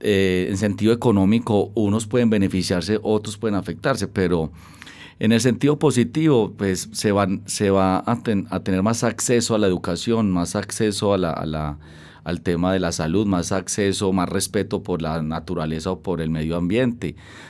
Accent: Colombia; de nosotros como colombianos

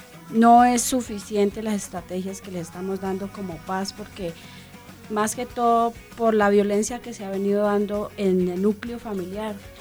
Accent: Pauna, Boyacá, Colombia; me encuentro con un compañero allá de mi pueblo, de Pauna

